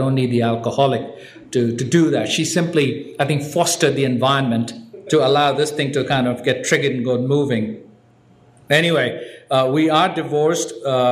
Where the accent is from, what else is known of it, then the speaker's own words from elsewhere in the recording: Mumbai, Maharashtra, India; How come you didn't applaud when I said I'm from India?